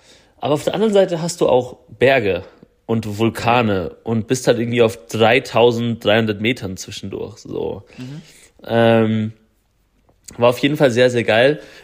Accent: Germany

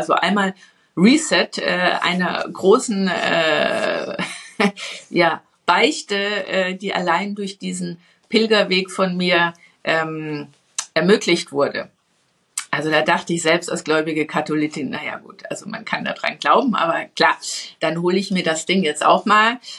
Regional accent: Bavaria, Germany; Also ich bin jetzt Katholikin, ich bin im Bayerischen Wald groß geworden mit dem Glauben. Ich praktiziere ihn für mich.

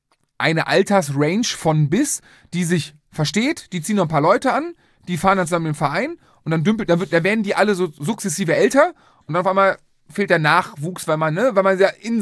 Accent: Cologne, North Rhine-Westphalia, Germany; Aus Köln.

